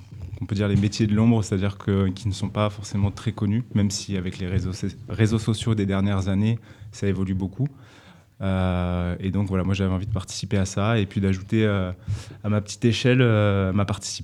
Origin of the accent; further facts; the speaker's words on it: Toulouse, Occitanie, France; Et je viens de Toulouse, avec un groupe de copains